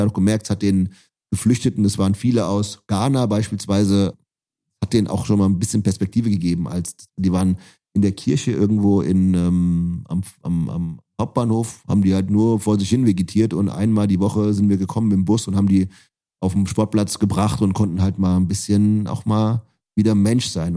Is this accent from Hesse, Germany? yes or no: yes; Frankfurt, Hesse, Germany; als Frankfurter